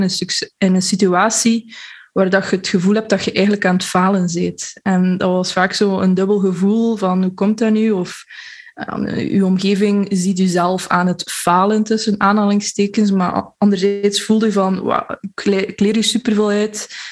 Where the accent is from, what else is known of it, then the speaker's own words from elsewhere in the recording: Flanders, Belgium; Ik kom uit West-Vlaanderen, dus ik hoop dat ik mijn vette E een klein beetje kan wegsteken in dit gesprek en dat het verschil tussen G en H ook duidelijk is, maar ik doe mijn best. Ik ben bijna 30